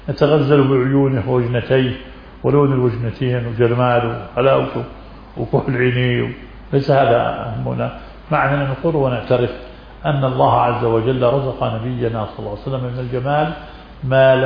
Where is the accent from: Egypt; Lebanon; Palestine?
Palestine; عندنا في فلسطين في مناسبة المولد النبوي